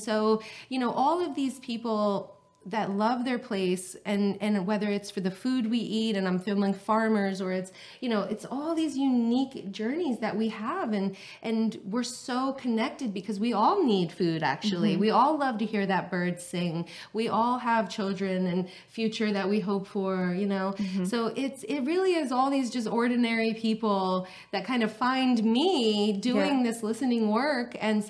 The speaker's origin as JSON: {"language": "English", "region": "New York", "country": "United States", "tie": "born there", "lives_now": "Los Angeles, United States", "said": "I was born in New York."}